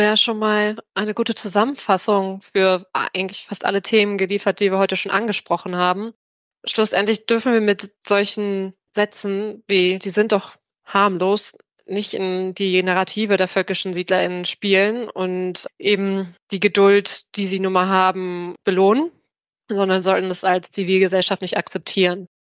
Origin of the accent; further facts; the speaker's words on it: Lower Saxony, Germany; Ich komme nämlich aus der Lüneburger Heide